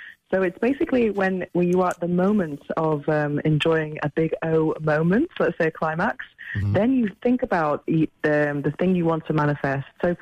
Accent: Manchester, North West England, United Kingdom; born there; I was born in Manchester, but my family is 100% Irish. So I know about the Catholic guilt

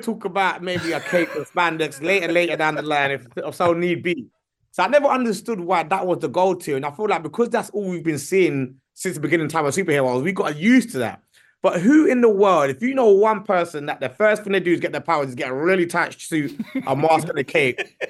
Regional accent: Nigeria; No, I feel like that with Nigeria plays because I'm Nigerian as well.

